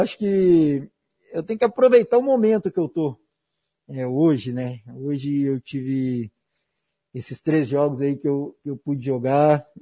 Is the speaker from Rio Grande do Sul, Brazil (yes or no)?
no; Minas Gerais, Brazil; é um orgulho para o meu bairro, né, para Venda Nova ali, Jardim Europa, onde eu cresci.